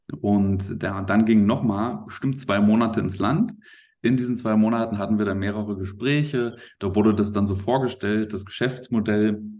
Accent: Wittenberg, Saxony-Anhalt, Germany; in einem Club in meiner gebürtigen Heimat in Wittenberg

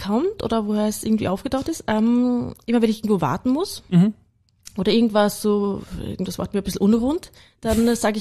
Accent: Carinthia, Austria; moved away as an adult; now in Vienna, Austria; Ja, also ursprünglich komme ich aus Kärnten, genau. Ich kam dann nach der Matura nach Wien

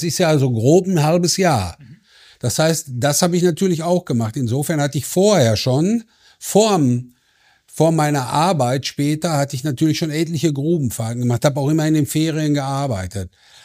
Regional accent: Hamm, North Rhine-Westphalia, Germany; Das ist ein Stadtteil von Hamm, in dem die Zeche steht, das ist Bockumhövel. Da wohne ich auch heute noch. Ja, und insofern bin ich schon ein Kind des Bergbaus, ein Kind des Ruhrgebietes.

